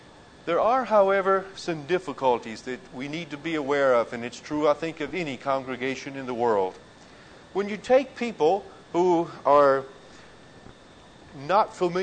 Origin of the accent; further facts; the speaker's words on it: Texas, United States; You know, I grew up in Texas, where the Church of Christ was very strong